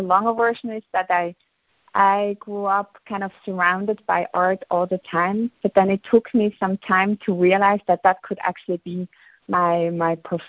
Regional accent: Basel, Basel-Stadt, Switzerland; And I grew up in Basel, and Basel has a very rich museum and scene.

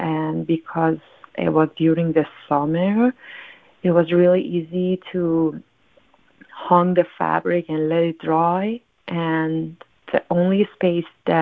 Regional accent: Tehran, Tehran Province, Iran; now in New York, United States; So what am I thinking about is my location here in New York compared to my hometown, Tehran. I used to draw mountains surrounded the city in Tehran by observation.

